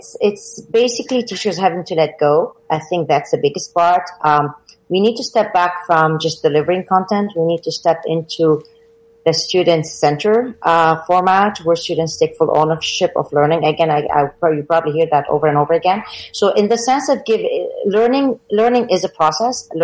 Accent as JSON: {"language": "English", "town": "Ottawa", "region": "Ontario", "country": "Canada", "said": "Yes. So I'm from Ottawa, Canada, and I teach French immersion."}